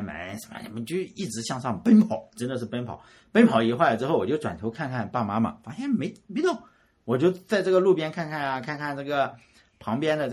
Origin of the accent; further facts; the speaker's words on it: Shandong, China; 因为我山东人，这个会磕头是吧？